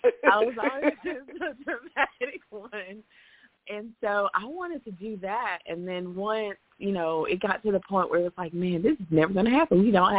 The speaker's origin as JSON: {"language": "English", "town": "Memphis", "region": "Tennessee", "country": "United States", "tie": "born or raised there", "said": "I grew up in Memphis, Tennessee, actually."}